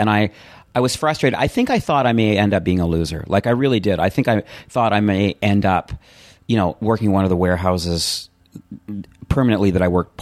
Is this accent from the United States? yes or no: no; Calgary, Alberta, Canada; I grew up in Calgary, Canada, in a townhouse community.